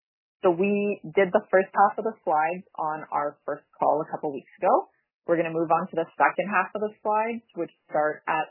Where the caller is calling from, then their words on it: Yellowknife, Northwest Territories, Canada; I'm calling in from Samba K Yellowknife.